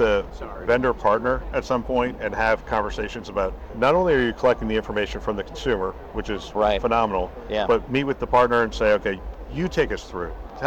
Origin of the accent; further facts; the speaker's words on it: California, United States; I keep saying beautiful Los Angeles, but I was from Orange County. This isn't exactly beautiful Los Angeles.